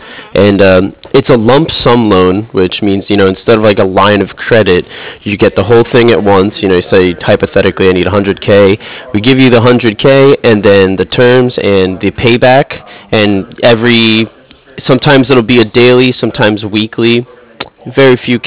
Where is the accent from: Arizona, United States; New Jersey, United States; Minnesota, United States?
New Jersey, United States; I'm actually from the East Coast. I'm up from New Jersey, New York here.